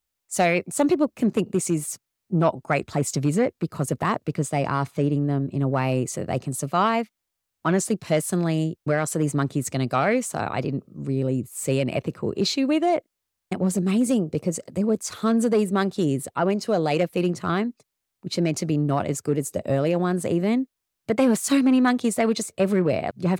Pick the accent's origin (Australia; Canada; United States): Australia; I found that worthwhile visiting as an Australian.